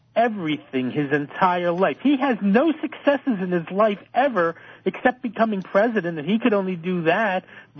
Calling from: Tampa, Florida, United States; Hi, Mark. … in Tampa.

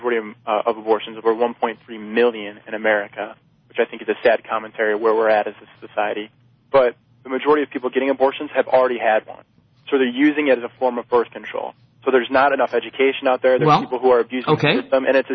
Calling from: San Diego, California, United States; I'm from San Diego.

